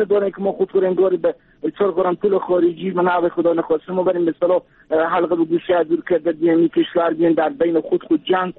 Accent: Afghanistan; ما هم افغانیم

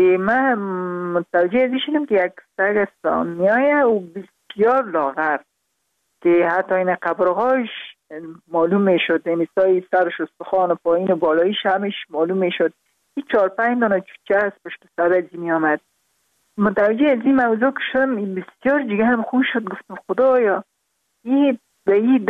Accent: Parwan, Afghanistan; also born or lived in Kabul; در خود شهر کابل به دنیا آمدیم، من از پروان هستم

